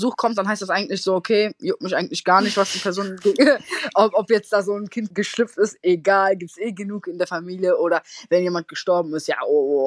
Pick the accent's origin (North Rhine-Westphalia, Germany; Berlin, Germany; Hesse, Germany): North Rhine-Westphalia, Germany; Ich komme tatsächlich nicht direkt aus Düsseldorf, sondern aus der Nähe von Düsseldorf. Und meine Mama ist Deutsche, mein Papa ist aber Kurde.